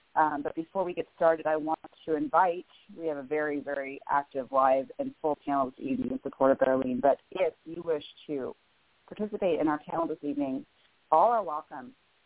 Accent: Bellevue, Washington, United States; I am from Bellevue, Washington.

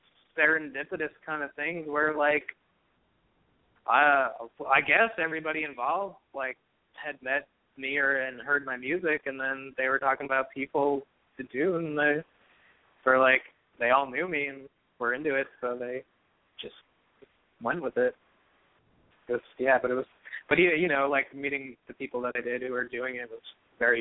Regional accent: Boston, Massachusetts, United States; I was born in Boston, grew up outside of Boston.

